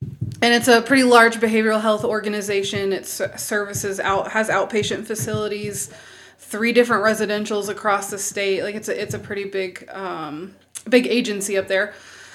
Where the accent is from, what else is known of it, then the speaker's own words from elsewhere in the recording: Tennessee, United States; also born or lived in Alaska; I'm originally from Tennessee, southeastern Tennessee, but I have lived in Alaska for the past 16 years. So that's home too.